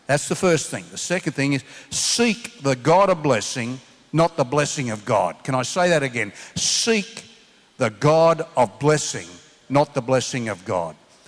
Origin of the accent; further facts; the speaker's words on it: Sydney, New South Wales, Australia; born there; I was born in Sydney and the company I work for there transferred me to Melbourne.